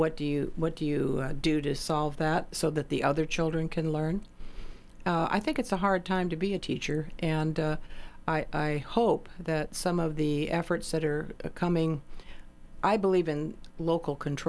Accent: Riverside, California, United States; Well, I grew up in Riverside, California, and I took the bus in from our home, which is 10 miles out of town, walked a mile to the school

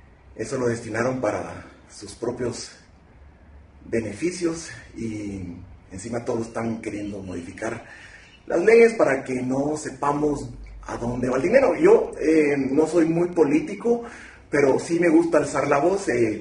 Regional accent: Guatemala; hoy pues vengo a hablarles como guatemalteco, como ciudadano que soy, como responsable también de pagar yo mis impuestos, como responsable de vivir en un país que yo amo

